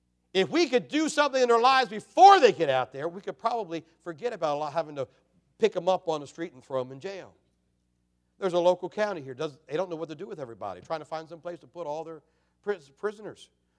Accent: Maryland, United States; Little town I grew up down in Maryland, a lot of them didn't have locks on their house.

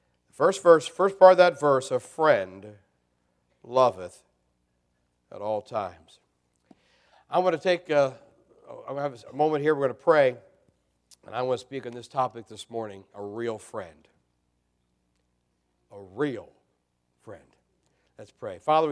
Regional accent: Maryland, United States; But, you know, I grew up in Carroll County, Maryland, a little Hampstead, Manchester, Westminster area there on the east side of the county.

